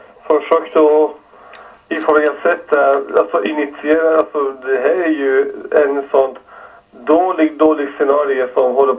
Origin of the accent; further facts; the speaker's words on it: Tehran, Tehran Province, Iran; moved away as an adult; now in Sweden; Jag är född och uppvuxen i Teheran.